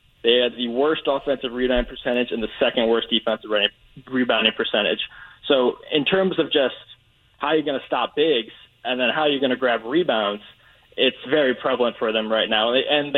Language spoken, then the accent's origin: English; Chicago, Illinois, United States; As much as pains me to say, I'm from Chicago, I'm a Bulls fan